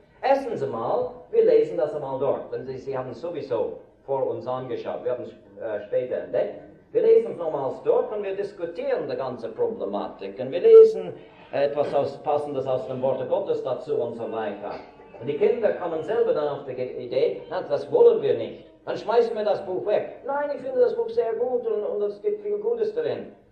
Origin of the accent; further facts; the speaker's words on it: Switzerland; aber bei uns in der Schweiz gibt es zunehmend okkulten Einflüssen in den Schulbüchern.